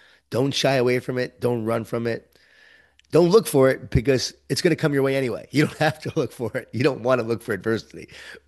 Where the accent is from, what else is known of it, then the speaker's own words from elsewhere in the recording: New York, United States; I'm from New York, Mark.